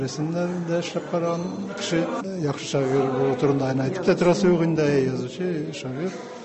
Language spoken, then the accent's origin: Tatar; Bashkortostan, Russia; now in Kazan, Russia; Мин үзем Башкирия туган ягым. Хәзер Казанда яшим.